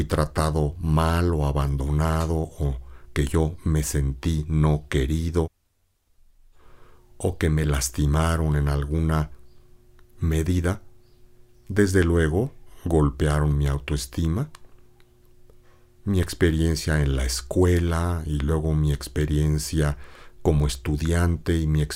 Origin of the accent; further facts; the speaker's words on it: Mexico; nosotros como mexicanos nos han enseñado que somos el producto de una conquista